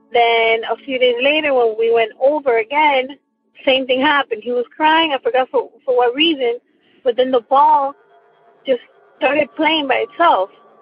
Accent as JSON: {"language": "English", "town": "Miami", "region": "Florida", "country": "United States", "said": "I am from Miami, Florida"}